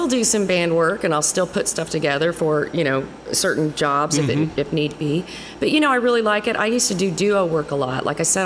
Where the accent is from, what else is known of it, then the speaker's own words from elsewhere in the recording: Oklahoma, United States; now in Coffeyville, United States; Well, I live in Kansas, in Coffeyville, Kansas area, but I'm from Oklahoma.